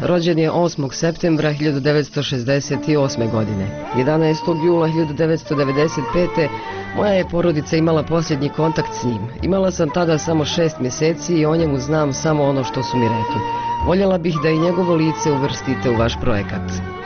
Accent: Srebrenica, Republika Srpska, Bosnia & Herzegovina; Ja sam iz Srebrenice i rata se i ne sjećam, jer sam rođena 1994. godine

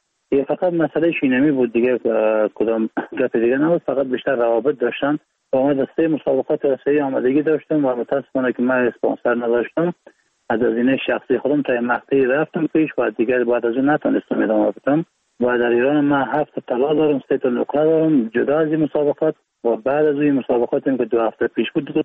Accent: Baghlan, Afghanistan; also born or lived in Iran; بلند ایران هستم و 31 سال سن دارم. از ولایت بغلان هستیم و متولد ایران هستم

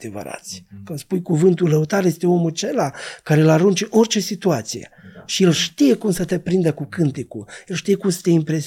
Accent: Ungheni, Ungheni District, Moldova; now in Chișinău, Moldova; ca să vin din Ungheni la Chișinău

